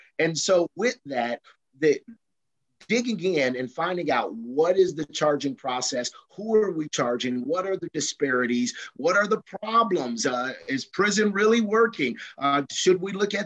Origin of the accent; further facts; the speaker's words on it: Kansas City, Kansas, United States; So I was born and raised here in Wyandotte County, Kansas City, Kansas, which is inner city here.